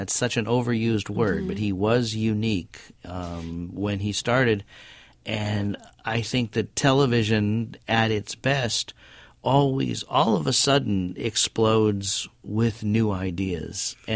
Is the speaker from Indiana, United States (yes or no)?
no; Pittsburgh, Pennsylvania, United States; I grew up in Pittsburgh, and so I will speak for David Newall.